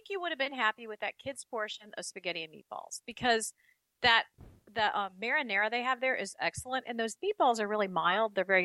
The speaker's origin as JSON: {"language": "English", "country": "United States", "said": "Well, I'm an American. I kind of want my pizza all the way covered."}